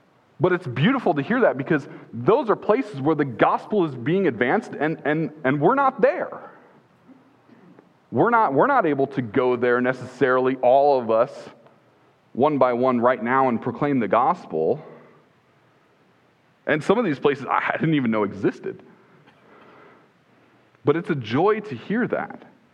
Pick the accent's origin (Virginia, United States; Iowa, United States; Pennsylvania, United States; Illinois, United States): Iowa, United States; One of the largest churches in the area I grew up in Iowa